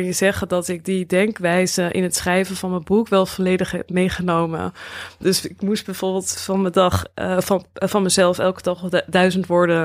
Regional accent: Netherlands; we zijn natuurlijk heel direct als Nederlanders.

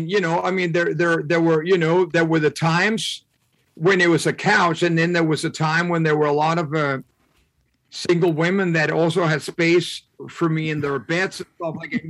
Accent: Denmark; English is a second language; moved away as an adult; I had forgotten that I came from Denmark.

